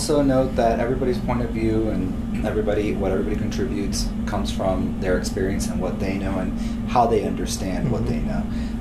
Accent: Miami, Florida, United States; I was like, we come from Miami. We come from South Florida.

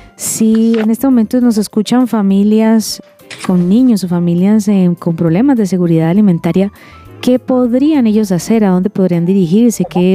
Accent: Bogotá, Colombia; podemos llegar nosotros como bogotanos a resolver un problema como este

